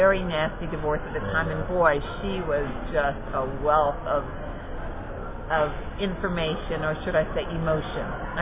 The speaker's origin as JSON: {"language": "English", "town": "New Orleans", "region": "Louisiana", "country": "United States", "said": "I am from New Orleans, and it's set in the part of town that we now fondly call the Sliver by the River."}